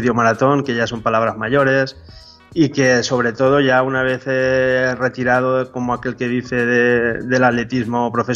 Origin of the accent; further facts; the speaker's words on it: Massamagrell, Valencian Community, Spain; yo soy de aquí de Massamarell. Massamarell está a 11 kilómetros de Valencia.